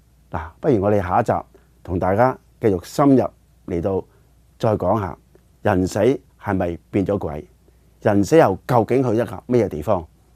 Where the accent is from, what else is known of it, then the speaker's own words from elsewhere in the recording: China; 特别我哋中国人咧，我哋嘅车牌千祈唔好个四字啊！